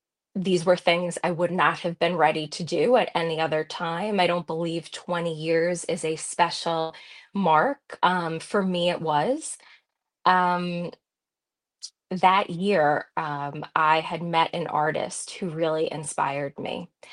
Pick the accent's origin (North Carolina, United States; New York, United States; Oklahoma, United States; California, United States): New York, United States; I am from New York, so I'm all the way on the other coast